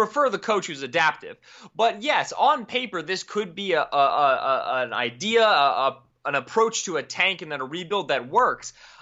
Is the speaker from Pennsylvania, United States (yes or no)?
yes; Pennsylvania, United States; So I'm also from Pennsylvania